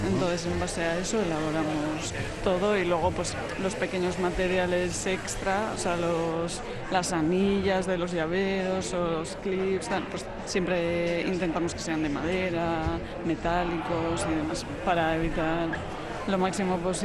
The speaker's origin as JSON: {"language": "Spanish", "town": "Ermua", "region": "Basque Country", "country": "Spain", "lives_now": "Amorebieta, Spain", "said": "Yo soy de Ermua, pero vivo hace nada, 3 añitos en Amorebieta"}